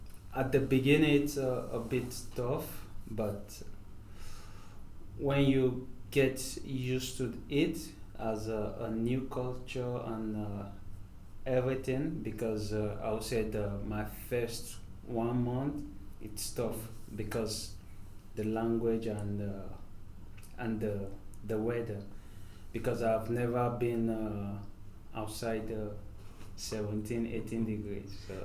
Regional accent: Nigeria; I was born and raised in Nigeria.

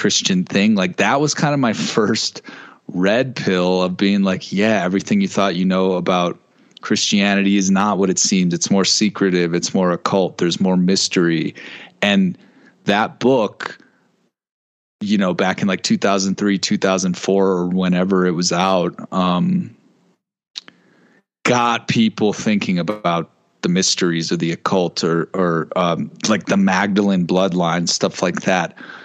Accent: Chicago, Illinois, United States; my family is, I mean, we're like, I don't even want to say ethnic, but like we're all like from Chicago

